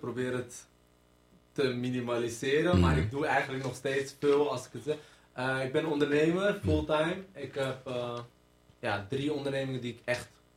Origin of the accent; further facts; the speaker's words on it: Lelystad, Flevoland, Netherlands; also born or lived in Amersfoort; now in Almere, Netherlands; Ik ben geboren in Lelystad en getogen in Amersfoort.